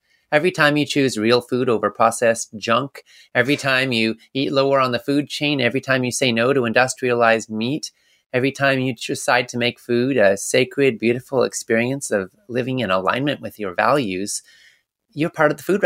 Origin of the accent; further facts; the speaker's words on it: Canada; I was born in Canada and I lived up there